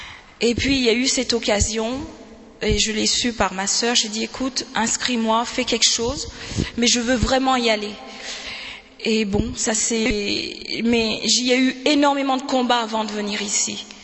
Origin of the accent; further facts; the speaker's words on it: Brest, Brittany, France; Bonsoir. Voilà, je viens de Brest.